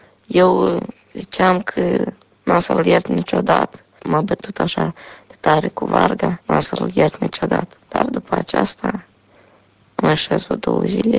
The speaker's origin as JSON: {"language": "Romanian", "region": "Chișinău", "country": "Moldova", "tie": "born or raised there", "also_born_or_lived": "Crăsnășeni", "said": "M-am născut în Chișinău, am trăit 8 ani."}